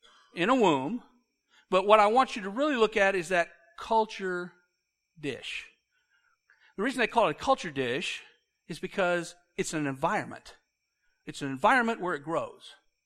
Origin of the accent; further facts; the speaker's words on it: United States; As an American, I was really brought up that way.